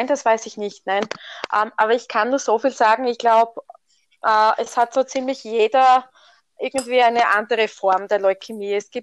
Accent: Styria, Austria; accent: Styrian; Steiermark.

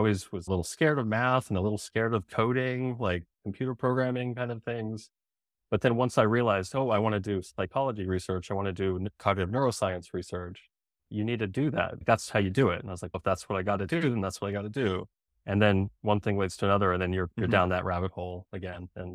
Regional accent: Albuquerque, New Mexico, United States; moved away as an adult; I went to college in my hometown of Albuquerque. I moved to the Northeast.

